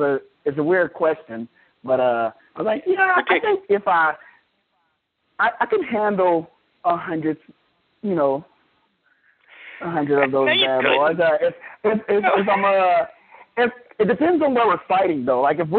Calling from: Louisiana, United States; out of Louisiana.

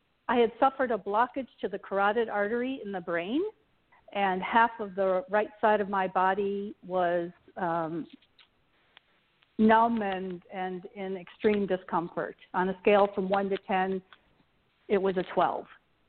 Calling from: Charlotte, North Carolina, United States; I'm calling from Charlotte.

